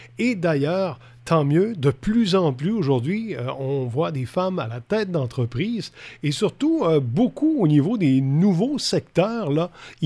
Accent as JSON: {"language": "French", "region": "Quebec", "country": "Canada", "said": "toute la débrouillardise qui se fait chez nous au Québec"}